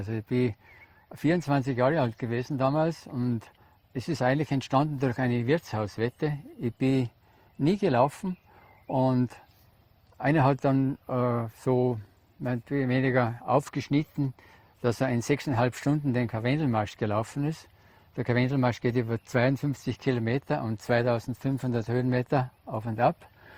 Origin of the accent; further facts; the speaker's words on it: Aurach, Tyrol, Austria; ich komme aus Aurach, bin also ein waschechter Tiroler. Und ich bin 71 Jahre alt